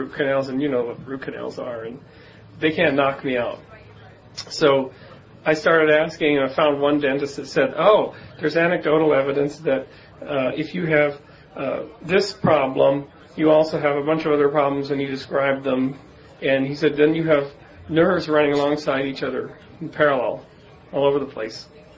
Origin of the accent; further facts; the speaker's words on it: Canada; You know, I'm a Canadian, so...